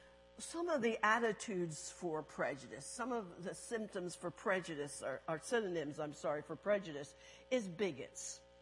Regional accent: United States; Because as an American, they're a threat to us now.

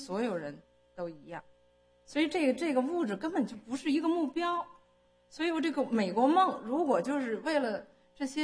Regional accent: China; moved away; 而且我在中国的这个环境下长大

